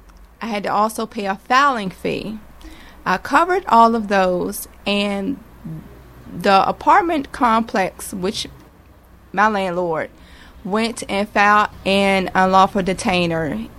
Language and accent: English; Chesterfield County, United States; I'm from Chesterfield County.